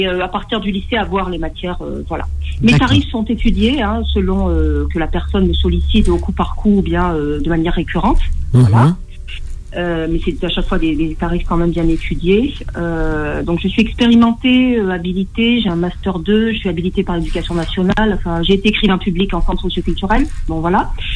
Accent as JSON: {"language": "French", "country": "Algeria", "said": "Je suis algérienne de Bourges-Bois-la-Riche"}